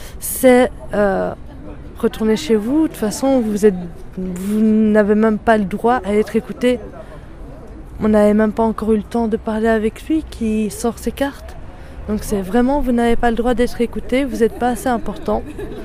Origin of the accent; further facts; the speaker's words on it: Belgium; en disant que nous, en tant que Belges, on refuse que notre démocratie parte.